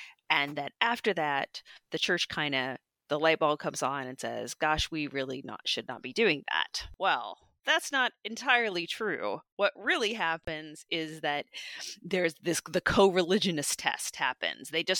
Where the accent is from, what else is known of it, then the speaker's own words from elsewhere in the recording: United States; As an American, we get taught things like, you know, when George Washington died, he freed his slaves in his will.